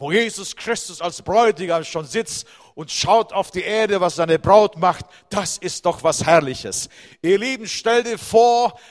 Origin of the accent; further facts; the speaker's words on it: Baden-Württemberg, Germany; Ich komme ja aus dem Schwabenländle, in Remsmoor, da sind ja so schöne Weingärten.